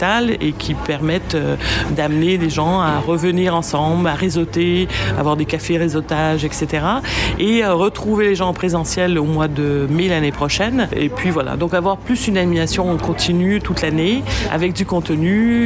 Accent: Quebec, Canada; accent: Quebec; on est quand même issu des Français. Hein. Faut que je reprenne mon accent québécois

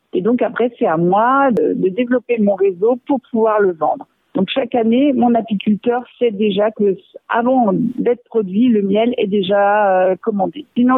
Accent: Lyon, Auvergne-Rhône-Alpes, France; Alors c'est parce que je suis lyonnaise

